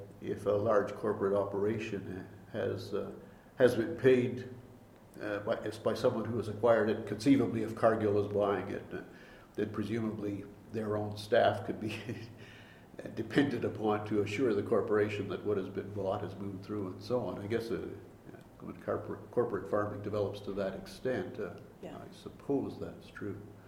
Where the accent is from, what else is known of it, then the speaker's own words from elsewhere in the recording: Manitoba, Canada; No, I come from Manitoba